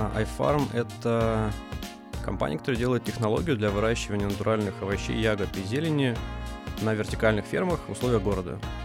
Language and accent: Russian; Moscow, Russia; Ну, я сам не из Новосибирска, а из Москвы.